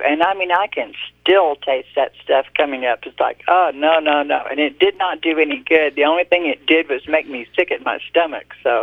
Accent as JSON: {"language": "English", "region": "Texas", "country": "United States", "said": "So, of course, you know, I'm from Texas. I thought everybody was pulling my leg."}